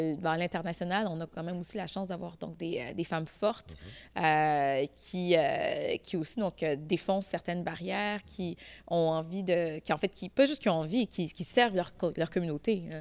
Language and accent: French; Montreal, Quebec, Canada; créer une mobilité sociale à travers l'innovation sociale chez nous à Montréal-Nord